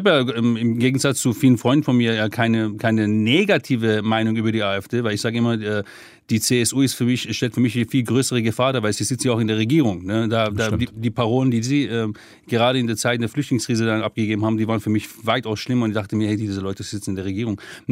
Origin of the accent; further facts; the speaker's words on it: Ahvaz, Khuzestan, Iran; aber wenn ich an die Stadt erinnere, dann an Karun, das ist, also Karun heißt auf Iranisch, das ist die Brücke über den See in Ahvaz